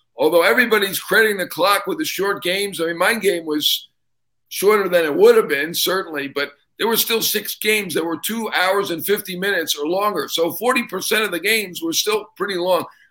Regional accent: New York, United States

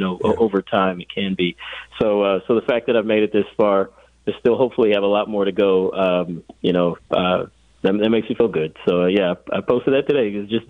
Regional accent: Atlanta, Georgia, United States; I'm from Georgia originally, and actually from Atlanta, so covering Georgia Tech, I was basically home.

